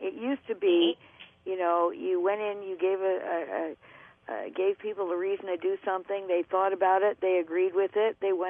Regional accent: Winnipeg, Manitoba, Canada; I was raised in Winnipeg, and every few blocks there's a community center

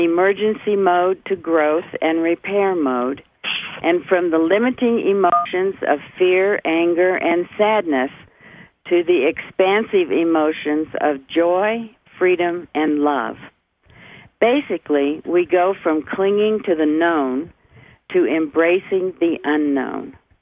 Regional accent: Flagstaff, Arizona, United States; from Flagstaff, Arizona.

